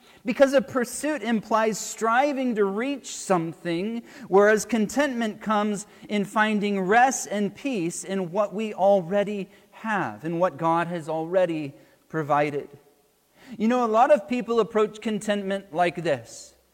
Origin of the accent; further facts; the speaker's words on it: United States; or I'm from America, when Americans would go and visit us in Uganda or other developing countries